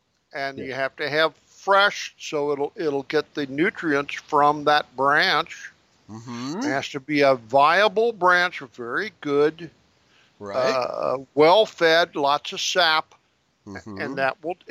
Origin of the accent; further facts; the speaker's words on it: United States; I live in North America. I'm an American national, but I am an Israelite ethnically and racially.